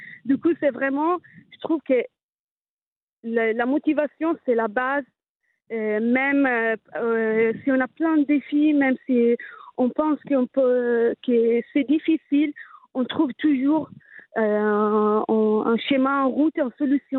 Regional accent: Italy; accent: Italian; French is a second language; now in France; je suis installée entre l'Italie et la France. Tout d'abord, je m'excuse aussi pour mon petit accent italien.

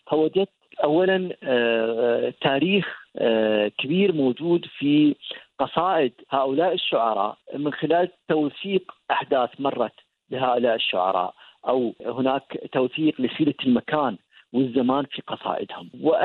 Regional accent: United Arab Emirates; مجال لم يكتب فيه بشكل كبير عندنا في الإمارات، ويوجد فيه نقص

